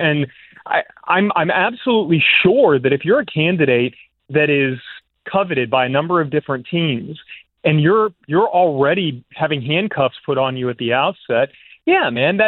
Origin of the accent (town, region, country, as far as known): Louisiana, United States; born there